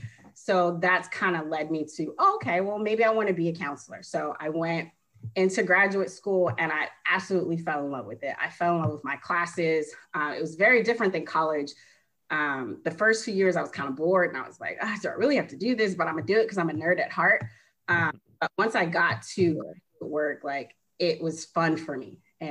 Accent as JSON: {"language": "English", "town": "Oakland", "region": "California", "country": "United States", "tie": "born or raised there", "said": "especially growing up in East Oakland."}